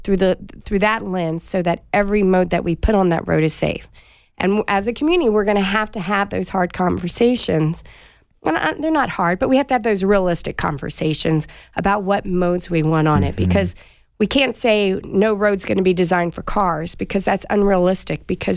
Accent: Florida, United States; folks, I'm from Florida. We have nothing but flat land.

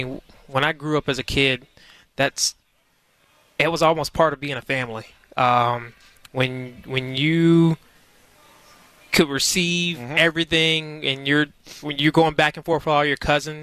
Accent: the South, United States; also born or lived in Boston area; I'm not from the Northeast. I'm from the South. So it's just cultural differences.

